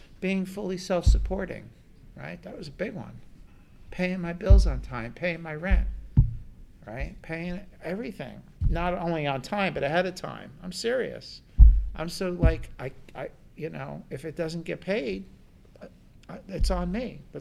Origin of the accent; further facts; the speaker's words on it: New Jersey, United States; I'm from New Jersey. You would think I would go, but drugs were more important.